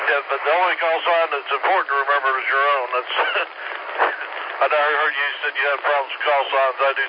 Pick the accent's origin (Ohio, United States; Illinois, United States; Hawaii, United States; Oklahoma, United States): Oklahoma, United States; Yeah, I'm originally from Oklahoma. That's where the 5 call comes in.